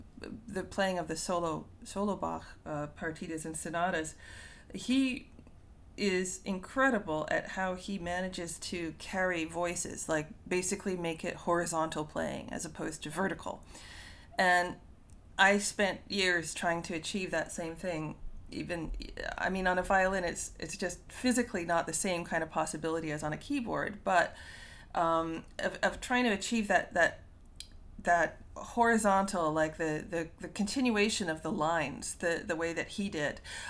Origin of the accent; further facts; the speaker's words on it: Canada; I'm Canadian, so we had the CBC.